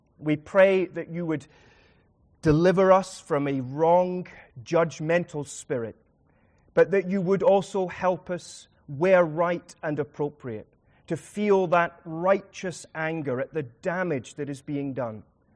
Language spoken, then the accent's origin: English; Edinburgh, Scotland, United Kingdom; now in London, United Kingdom; I'm from Edinburgh originally, now serving Wandsworth.